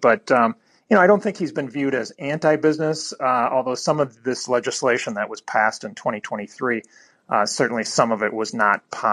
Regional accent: Minnesota, United States; I grew up in Minnesota, so I have I sort of follow the state more closely

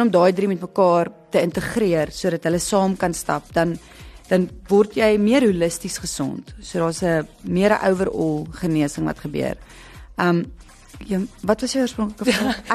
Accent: Paarl, Western Cape, South Africa; born there; Ek was gebore in die Parel, ek en my broer.

